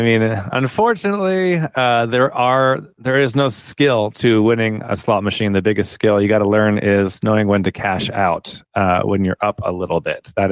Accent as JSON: {"language": "English", "country": "Canada", "lives_now": "United States", "said": "I'm from Canada and I had just moved to the US."}